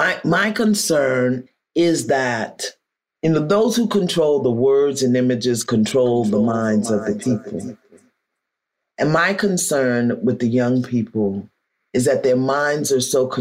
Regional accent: Brooklyn, New York, United States; I'm from Brooklyn. I rebel against everything.

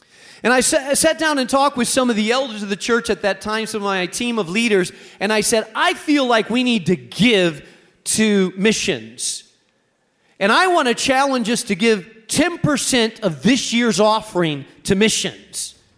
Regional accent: Spain; English is a second language; I grew up in Spain. I grew up in a town of 200 people in Spain.

